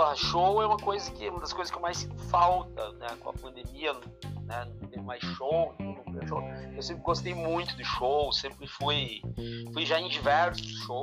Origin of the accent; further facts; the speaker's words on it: Curitiba, Paraná, Brazil; E eu sou de Curitiba, né? Então, o fato de ser de Curitiba, tinha muitos bares, muitos locais, assim